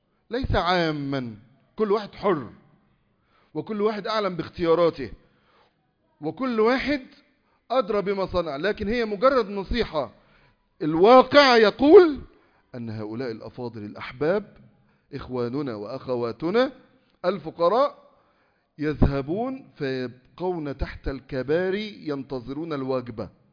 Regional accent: Egypt

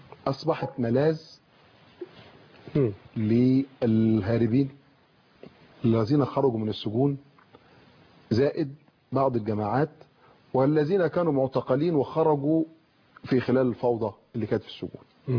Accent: Egypt; نحن جميعا لنا خصوصية عامة كمصريين

